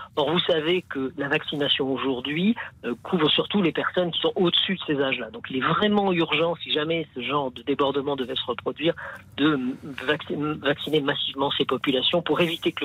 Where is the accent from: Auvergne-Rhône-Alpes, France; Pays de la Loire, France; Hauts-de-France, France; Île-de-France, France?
Hauts-de-France, France; Lille; en tant que Lillois, je ne peux être que ravi de cette première place en championnat.